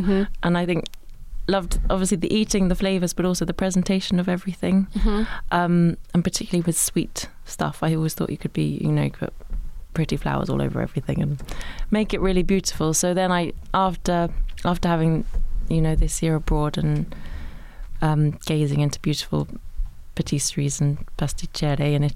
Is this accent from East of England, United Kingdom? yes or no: yes; East of England, United Kingdom; I grew up in Suffolk, and my parents grew up in London, actually. My mother in Wimbledon, my father in Putney.